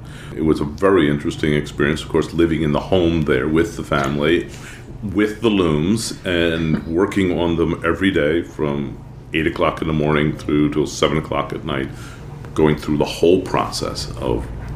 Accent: Beverly Hills, Michigan, United States; also from Beverly Hills, Michigan.

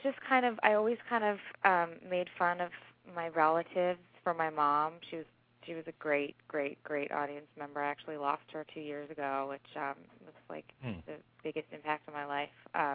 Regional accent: Philadelphia, Pennsylvania, United States; I actually got married in a park near where I grew up in Philadelphia

